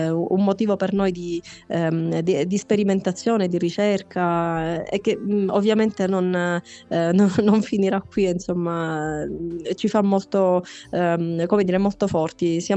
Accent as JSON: {"language": "Italian", "region": "Sicily", "country": "Italy", "said": "Il dialetto per noi rappresenta la nostra identità. L'identità che da siciliani ovviamente è fatta di contaminazioni"}